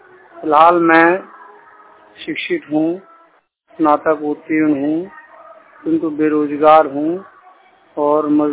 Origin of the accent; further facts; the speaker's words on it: Kachhwa, Uttar Pradesh, India; पूर्ण रूप से दृष्टि बाधित व्यक्ति हूँ। नगर पंचायत कछवा जिला मिर्जापुर उत्तर प्रदेश का मूल निवासी हूँ।